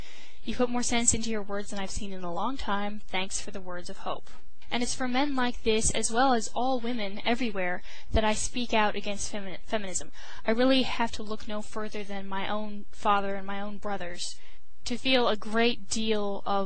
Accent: United States; You know, as an American woman, I think it's a shame that guys have to look outside this box, this feminist box.

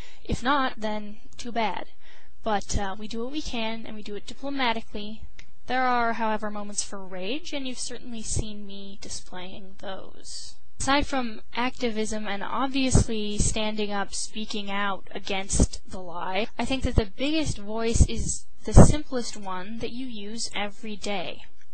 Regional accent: United States; You know, as an American woman, I think it's a shame that guys have to look outside this box, this feminist box.

